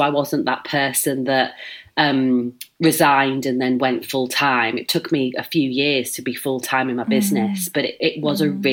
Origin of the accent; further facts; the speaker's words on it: Leeds, Yorkshire and the Humber, United Kingdom; as you might pick up from my big vowels, I'm from Leeds.